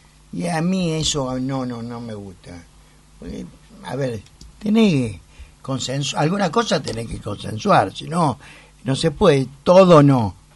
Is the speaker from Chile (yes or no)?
no; Argentina; Lamentablemente estamos en el mismo barco, somos todos argentinos